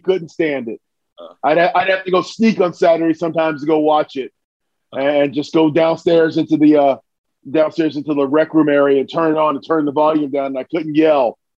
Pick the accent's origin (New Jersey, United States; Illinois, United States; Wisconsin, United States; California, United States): New Jersey, United States; moved away as an adult; So when I left, I'm originally from New Jersey. Went down to go work at a Fortune 500 company in New York because one of my coaches had a connection.